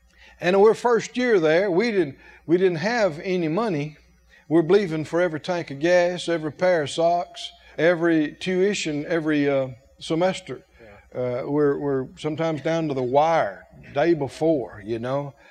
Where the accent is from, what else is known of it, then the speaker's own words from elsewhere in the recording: the South, United States; We grew up in the South, and we grew our own vegetables and lived on the farm.